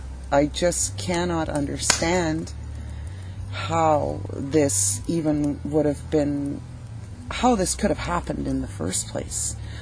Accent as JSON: {"language": "English", "region": "British Columbia", "country": "Canada", "said": "being that I came from Vancouver Island, across Canada, it's the same problem."}